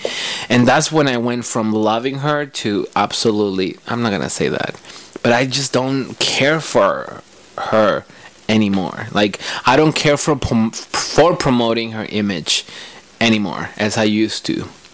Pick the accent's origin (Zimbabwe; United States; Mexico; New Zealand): Mexico; I think I've always known about her growing up in Mexico